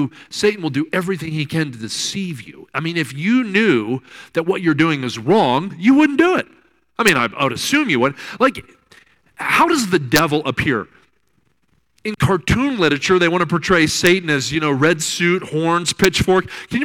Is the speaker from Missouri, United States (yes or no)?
yes; Kansas City, Missouri, United States; But I remember one time, I'm from Kansas City, so I'm a Royals fan.